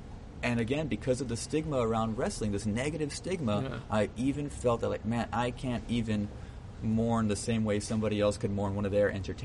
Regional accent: El Paso, Texas, United States; I'm wearing a T-shirt with Texas on it that says El Paso. I'm from El Paso, like my home.

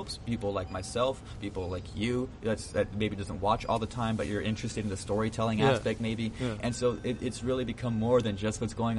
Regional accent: El Paso, Texas, United States; I'm wearing a T-shirt with Texas on it that says El Paso. I'm from El Paso, like my home.

